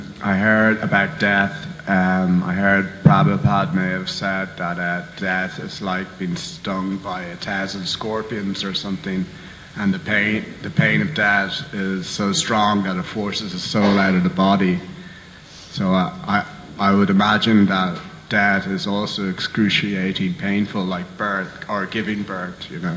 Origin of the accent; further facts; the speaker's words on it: Ireland; No, I'm from Ireland, Irish.